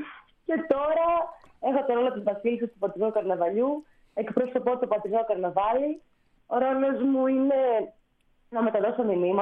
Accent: Patras, Western Greece, Greece; αγαπώ την πόλη μου, την Πάτρα, μεγάλωσα, γεννήθηκα εκεί. Είναι και η οικογένειά μου, οι φίλοι μου, όλοι.

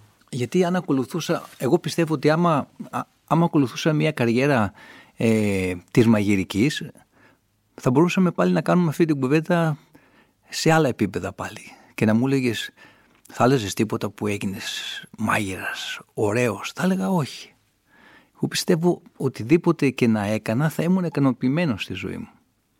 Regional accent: Greece; σαν Έλληνας συνθέτης που θεωρώ ότι είμαι, βέβαια έχω σπουδάσει στις Ηνωμένες Πολιτείες, θεωρώ ότι η μουσική που άκουσα σαν παιδί είναι ακόμα μέσα μου

